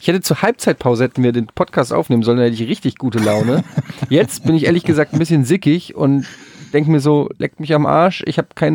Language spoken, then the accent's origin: German; Frankfurt, Hesse, Germany